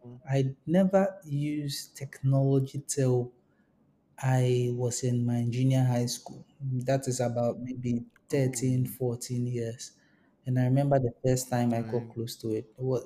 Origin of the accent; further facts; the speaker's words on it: Ghana; For those who are hearing me for the first time, I'm based in Ghana. I'm Ghanaian